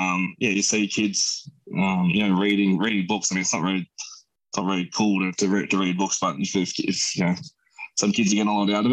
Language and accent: English; Camden, New South Wales, Australia; It was just sort of talking about just me as a kid, growing up in Camden, playing footy, my mates from then, and just that sort of journey and about playing for Camden.